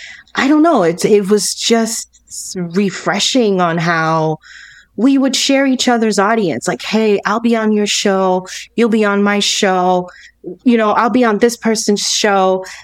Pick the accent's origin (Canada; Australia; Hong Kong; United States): Canada; people to feel like what I felt when I started 10 years ago in podcasting, like I have to hide that I'm Canadian in order to have as many audience as possible.